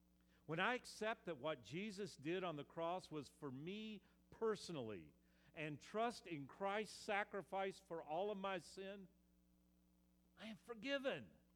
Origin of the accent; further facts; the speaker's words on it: North Carolina, United States; The Quaker meeting that I grew up in back in North Carolina, we used to sing this chorus regularly